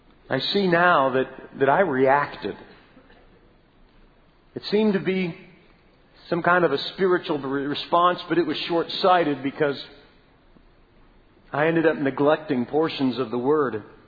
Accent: Canton, Ohio, United States; moved away as an adult; 2 weeks later we moved to Detroit from Canton, Ohio. In my hometown of Canton, Ohio, there was a little TV station

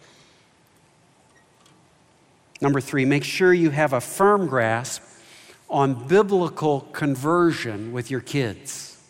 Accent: Kentucky, United States; I'm from Kentucky. I went to the University of Kentucky. They like basketball down there.

